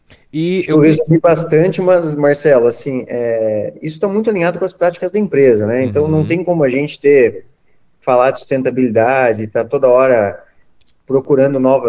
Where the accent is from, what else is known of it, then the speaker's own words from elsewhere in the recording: Medianeira, Paraná, Brazil; eu sou de Medianeira, e é onde eu morava. Tinha uma chácara e tinha um riozinho